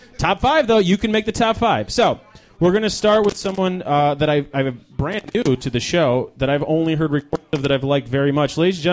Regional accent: Chicago, Illinois, United States; I am from Chicago originally, okay.

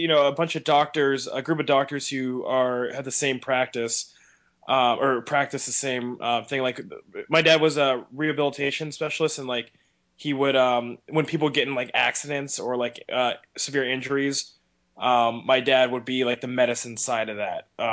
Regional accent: Erie, Pennsylvania, United States; I grew up in Erie, Pennsylvania. Majority of my life has been spent in Erie.

